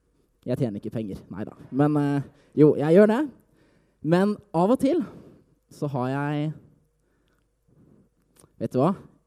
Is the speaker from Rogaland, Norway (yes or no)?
yes; Stavanger, Rogaland, Norway; now in Oslo, Norway; bor i verdens aller beste by, Oslo. Og som dere hører på dialekten min, så jeg oppvokst i verdens styggeste by, Stavanger.